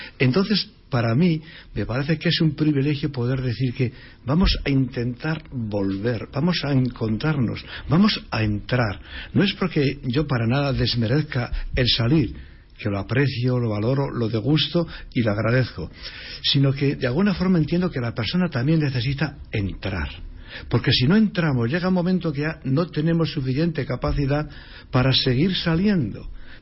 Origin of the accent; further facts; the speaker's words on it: Villar de Torre, La Rioja, Spain; also born or lived in Salamanca; Yo soy riojano, de un pueblo muy cercano a San Millán, Villar de Torre, insignificante en el calendario, en la geografía, digamos, de La Rioja. Pero bueno, yo nací ahí y prácticamente he pasado mi vida, sobre todo, en Salamanca